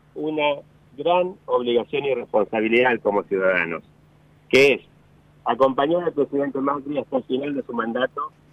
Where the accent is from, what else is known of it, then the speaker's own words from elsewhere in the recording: Argentina; nosotros somos argentinos por sobre todas las cosas.